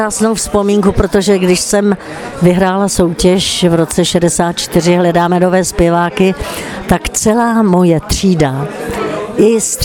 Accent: Slatiňany, Pardubice Region, Czechia; v Slatiňanech u Chrudimi jsem opravdu strávila krásných 18 let, velmi silná část života

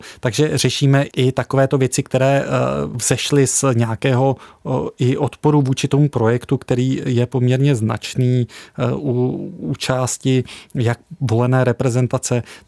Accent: Kutná Hora, Central Bohemian Region, Czechia; já jsem narozený v Kutné Hoře a většinu života jsem bydlel na sídlišti. A vnímám, a bydlím tam dodnes

